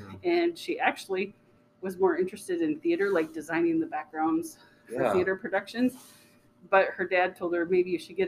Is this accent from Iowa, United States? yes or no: yes; Albert City, Iowa, United States; So I grew up in the northwest corner of the state in a really small town called Albert City. Population 800.